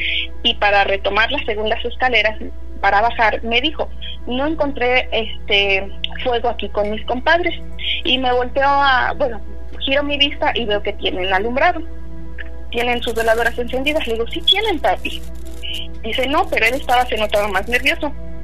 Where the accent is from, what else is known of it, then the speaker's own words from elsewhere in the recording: Puebla, Mexico; now in Michigan, United States; De Puebla.